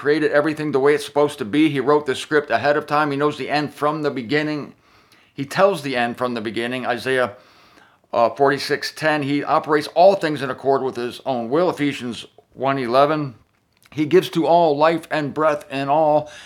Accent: Canton, Ohio, United States; broadcasting from my hometown in Canton, Ohio, from a Red Roof Inn in North Canton specifically

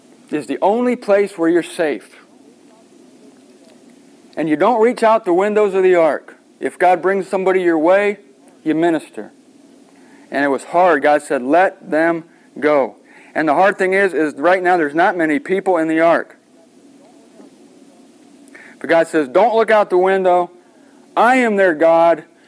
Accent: Canton, United States; I'm from Canton.

